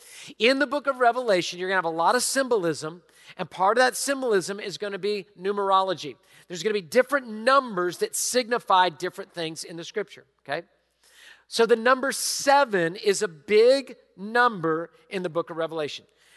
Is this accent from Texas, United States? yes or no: yes; Houston, Texas, United States; we're from Houston, Texas, you got credibility because we went through Harvey, we went through Ike, we've been through all sorts of stuff, right?